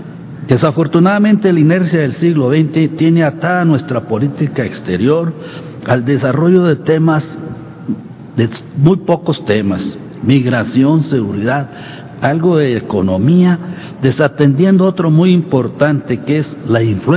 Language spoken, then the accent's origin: Spanish; Mexico; Le deseo éxito como mexicano que soy.